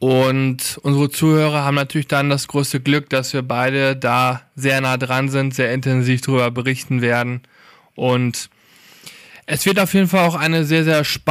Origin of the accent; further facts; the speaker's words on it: North Rhine-Westphalia, Germany; born there; Ich komme ja gebürtig aus dem Westmünsterland, wie einige von euch wissen.